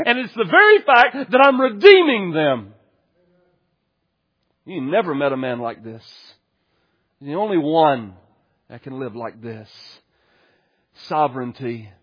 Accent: Texas, United States; I grew up in East Texas.

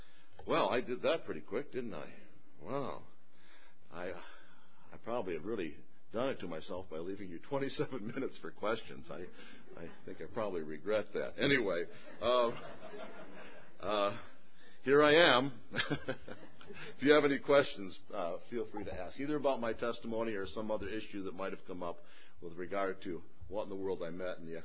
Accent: Grand Rapids, Michigan, United States; I was originally from Grand Rapids and was sent to Montville by the church.

